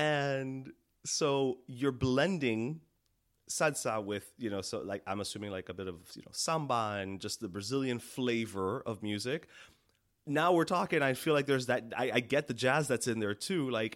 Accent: Miami, Florida, United States; which on our show we make fun of Jersey Cubans because we're Miami Cubans, so we make fun of them.

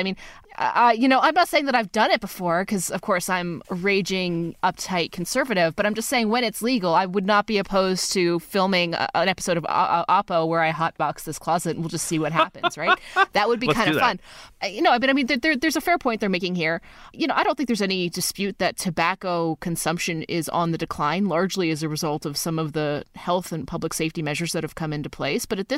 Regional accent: Canada; Love being Canadian.

